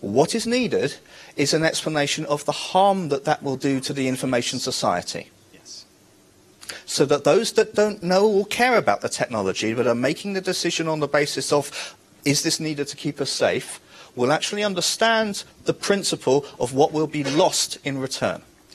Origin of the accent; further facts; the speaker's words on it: United Kingdom; I'm from the United Kingdom, and I must say there's never a topic as much as this gets me as close as wanting to apologize for that.